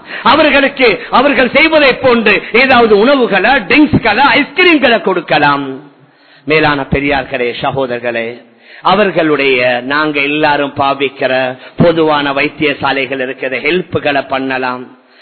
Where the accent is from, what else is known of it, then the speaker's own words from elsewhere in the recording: Sri Lanka; அதான் நாங்களும் இலங்கையர்கள். நாங்க இந்த நாட்டுடைய பிரஜைகள்.